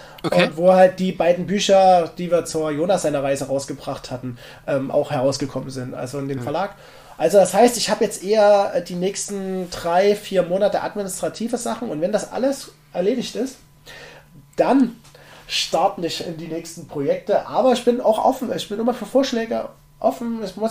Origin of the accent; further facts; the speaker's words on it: Saxony, Germany; ich komme aus Sachsen. Da gibt es halt auch immer, wie sagt man, auch politische Geschichten zu erzählen.